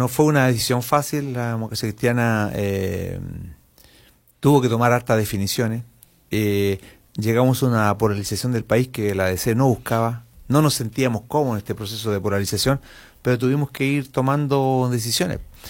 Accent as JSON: {"language": "Spanish", "town": "Los Ángeles", "region": "Biobío", "country": "Chile", "tie": "born or raised there", "said": "Sí, angelino, sí. Soy de Los Ángeles, sí. Nacido en Los Ángeles, estudié después Derecho aquí en la Universidad de Concepción."}